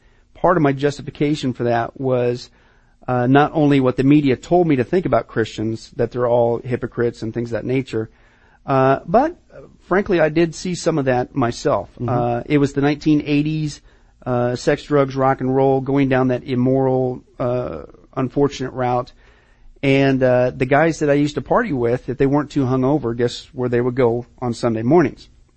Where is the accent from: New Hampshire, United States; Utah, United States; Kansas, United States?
Kansas, United States; moved away as an adult; growing up in Kansas, out in the middle of nowhere, you look at the stars, the universe, the complexity.